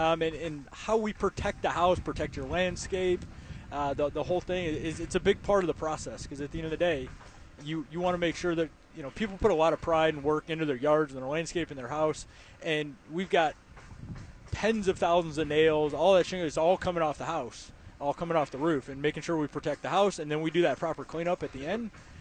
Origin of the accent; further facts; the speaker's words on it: Flint, Michigan, United States; I was born and raised in Flint, so I'm a hometown boy before anyone gets any ideas about me being an Ohioan.